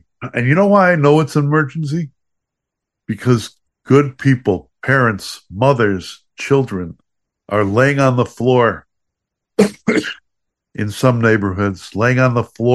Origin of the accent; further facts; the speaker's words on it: Chicago, Illinois, United States; Growing up in Chicago, I always thought that the Democrats were smart.